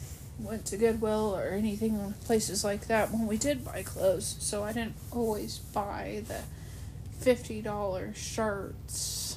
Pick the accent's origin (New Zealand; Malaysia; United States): United States; Oklahoma; So, I grew up in Oklahoma, home of the sweeping plains, where the wind is always windy